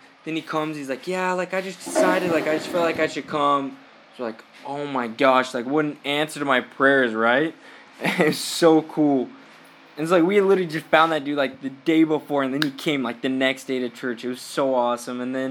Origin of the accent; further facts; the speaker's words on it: United States; I know, I'm kidding, I'm American.